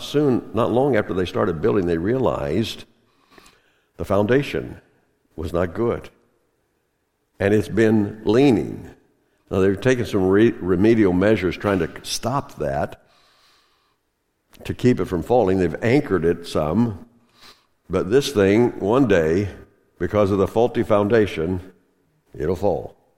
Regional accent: the South, United States; I grew up in the South, and I never said yes to my parents.

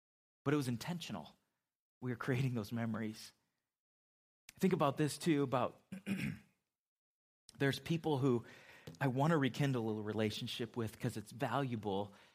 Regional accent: West Coast, United States; I mean, I grew up on the West Coast, and we would see them spawning or salmon up in Alaska, and it is amazing.

